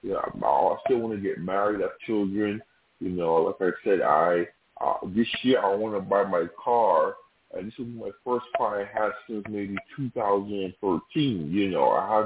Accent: New York, United States; now in Jersey City, United States; You know, I'm from New York, but my parents are Caribbean, you know, so I'm not in New York anymore. As you all know, I'm staying in Jersey City for the last 7 months now.

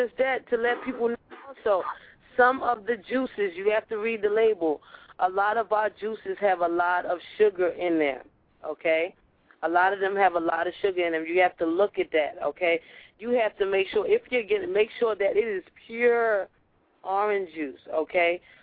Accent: Nigeria; because I'm Nigerian

